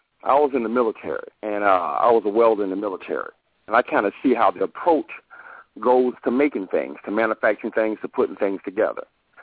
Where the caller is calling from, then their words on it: Jacksonville, Florida, United States; from Jacksonville